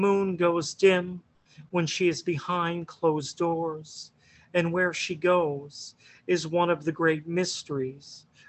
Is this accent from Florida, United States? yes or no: no; Greensburg, Pennsylvania, United States; I grew up in Greensburg